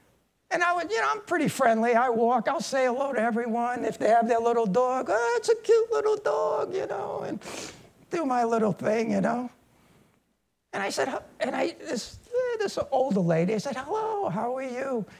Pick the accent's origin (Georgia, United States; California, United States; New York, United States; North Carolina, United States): New York, United States; Brooklyn; And he's from Mexico City, you know. I'm from Brooklyn. See how God can put two people from different backgrounds, different cultures.